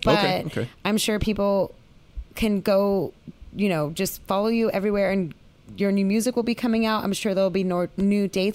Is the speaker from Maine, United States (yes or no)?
no; New Mexico, United States; I'm from New Mexico, and same kind, my music mm-hmm. lately has been all about where I'm from.